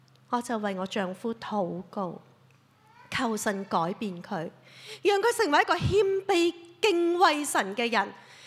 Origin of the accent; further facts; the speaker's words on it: Hong Kong; also born or lived in China; 我在内地出世，几岁的时候发现个眼出现了白点，这只左眼是假的，所以这么漂亮。于是就来到香港读盲校。